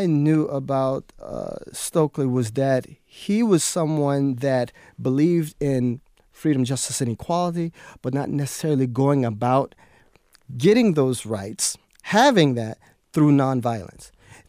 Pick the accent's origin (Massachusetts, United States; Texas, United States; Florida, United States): Florida, United States; Miami; that young man grew up in the area that I grew up in Miami, Florida. They call Miami Gardens now, but that was really the Carroll City side, and I grew up in the Opa-locka side.